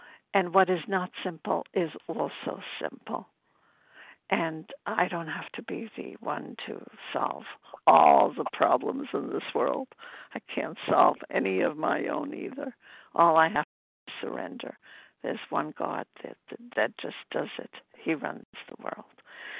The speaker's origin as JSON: {"language": "English", "town": "Brooklyn", "region": "New York", "country": "United States", "said": "I'm from Brooklyn, New York."}